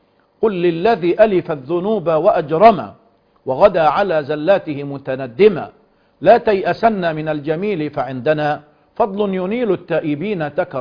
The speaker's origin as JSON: {"language": "Arabic", "country": "Egypt", "said": "نذهب إلى ميقاتنا كمصريين"}